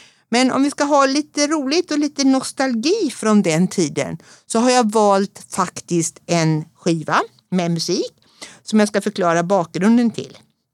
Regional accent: Gothenburg, Västra Götaland County, Sweden; now in Tyresö, Sweden; Född och uppvuxen i Göteborg. Och det känns ju som att det är en ganska lång bit mellan Göteborg och Tyresö.

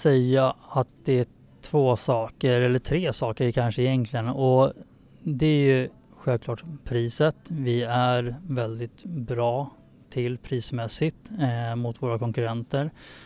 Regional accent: Tyresö, Stockholm County, Sweden; jag är ju själv född och uppvuxen i Tyresö. Har bott här nästan hela livet. Mm. Man var iväg några år liksom in i stan, bodde där.

